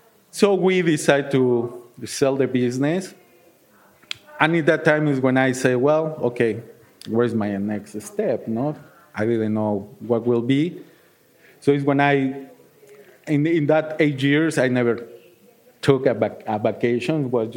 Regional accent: Mexico City, Mexico; English is a second language; now in Milwaukee, United States; I came from Mexico City, it was like, I will not be in a big, big city. I live in Milwaukee

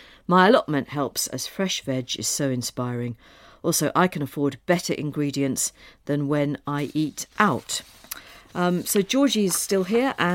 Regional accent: Liverpool, North West England, United Kingdom; I should say I'm not from London. I'm from Liverpool.

